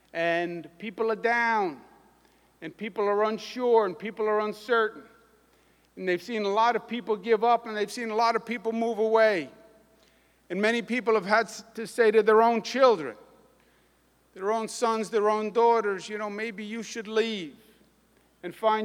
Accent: New York, United States; I happen to think, as a New Yorker, that immigration has been a great strength for this nation and a great strength for this state.

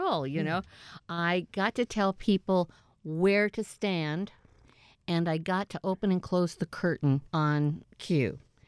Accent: San Pedro, California, United States; born there; also born or lived in Monterey / Germany; I was born in San Pedro, California. I'm an Army brat, and so I was only there for a little while when we moved to Monterey, and then my dad got stationed over in Germany

